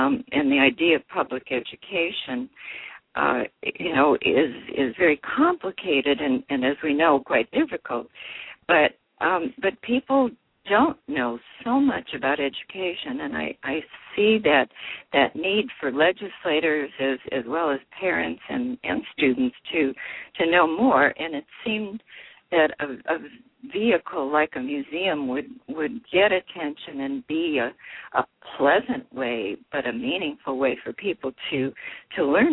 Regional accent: Chicago, Illinois, United States; I grew up in Chicago, and my parents were museum goers because Chicago, of course, is quite a museum town.

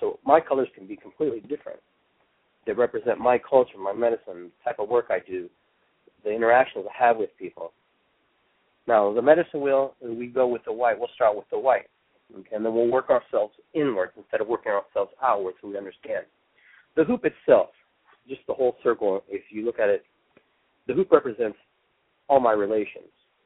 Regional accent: Callao, Peru; now in North America; I am actually indigenous to the region of South America, Peru. I come from Callao. My family's ancestry is Spanish, German, Italian, Quechua, and Indian, and a host of other different nationalities.

